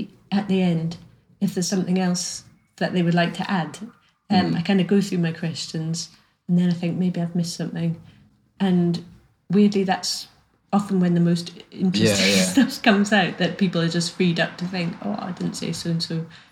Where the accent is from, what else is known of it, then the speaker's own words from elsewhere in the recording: Malawi; maybe it was partly growing up in Malawi.